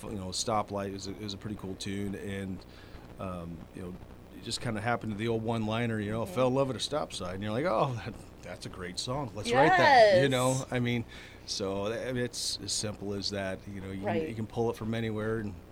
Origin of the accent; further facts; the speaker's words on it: Mediapolis, Iowa, United States; I graduated from a little town in Mediapolis, Iowa.